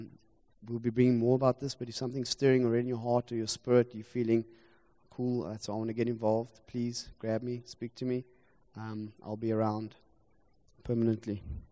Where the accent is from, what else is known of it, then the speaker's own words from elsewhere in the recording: Stellenbosch, Western Cape, South Africa; I come from Stellenbosch, Platteland. Ons verstaan nie die grappe nie.